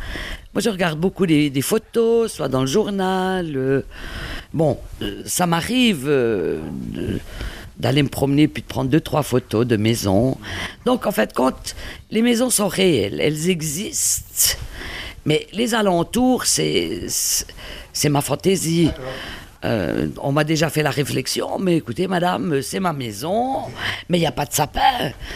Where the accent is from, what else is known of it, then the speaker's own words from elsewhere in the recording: Delémont, Jura, Switzerland; J'ai passé toute mon enfance, je suis né à Delémont, j'ai fait mes écoles à Delémont. J'étais passé 50 ans à Delémont